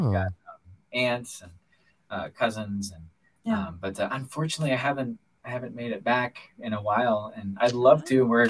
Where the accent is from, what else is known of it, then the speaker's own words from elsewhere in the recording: Apalachin, New York, United States; I'm specifically from Apalachin, New York.